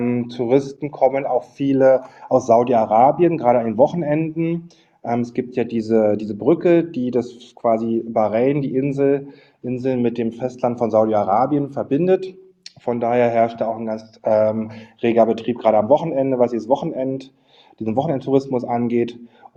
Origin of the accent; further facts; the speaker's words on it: Germany; Aber und wir als Deutsche, wir sind ja gerne bereit, neue Sachen zu erkunden und finden es ja auch immer super spannend.